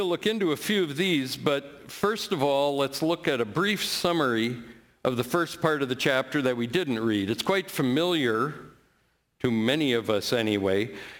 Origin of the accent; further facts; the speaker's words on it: Cedar Grove, Wisconsin, United States; I'm from Cedar Grove, reared in Calvary OPC, did a bunch of stuff